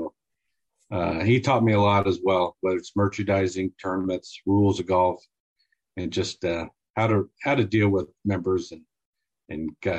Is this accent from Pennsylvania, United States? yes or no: no; Carmichael, California, United States; I was born and raised in Carmichael, Del Campo